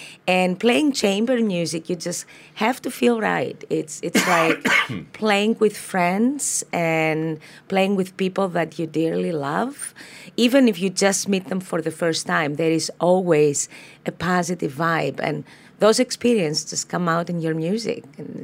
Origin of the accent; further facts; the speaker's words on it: Thessaloniki, Central Macedonia, Greece; also born or lived in New York; It's my hometown there, Thessaloniki, Greece. It's a beautiful place, and I'm always happy to go back there as well. I mean, surrounded by water, pretty much just like Sitka.